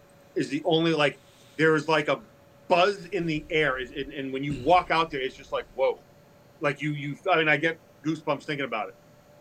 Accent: Massachusetts, United States; now in Louisville, United States; Like I grew up in Massachusetts, I live in Louisville

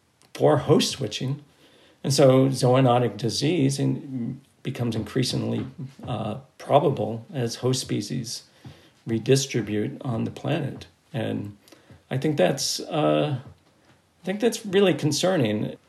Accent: United States; I think, as an American, I look at the budget of the national security community.

